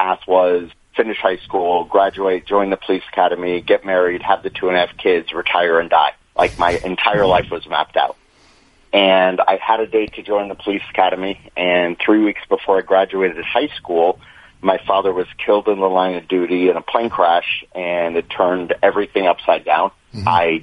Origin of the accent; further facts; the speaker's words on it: Fort Lauderdale, Florida, United States; Yeah, so I grew up in Fort Lauderdale.